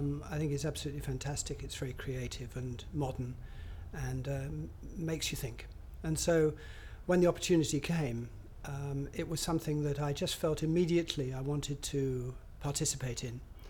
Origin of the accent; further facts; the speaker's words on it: Dorking, South East England, United Kingdom; I'm from Dorking and I was born on the 26th of May 1944.